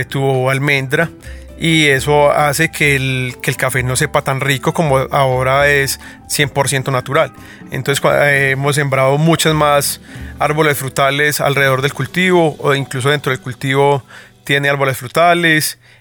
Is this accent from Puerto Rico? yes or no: no; Colombia; Uno como colombiano, y quizás la mayoría de los caficultores, no sé, ni siquiera saben a qué sabe su propio café.